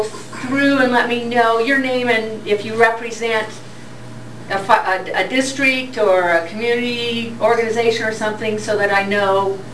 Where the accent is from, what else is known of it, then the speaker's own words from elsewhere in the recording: Grants Pass, Oregon, United States; And I grew up in Grants Pass. I'm a small town girl, so I love working with small towns